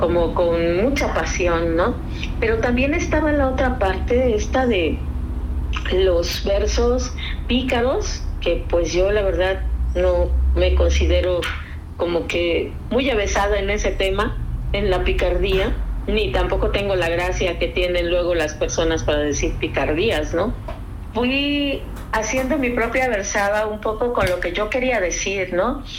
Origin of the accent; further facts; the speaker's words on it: Yucatán, Mexico; Pero la tradición de mi tierra es el canto. También se baila la jarana yucateca un poco para exorcizar a los demonios, ¿sabes?